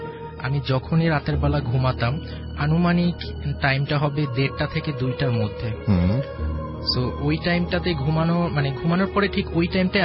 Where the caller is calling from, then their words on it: Dhaka, Dhaka Division, Bangladesh; IT medical college student, Uttara থেকে এসেছি।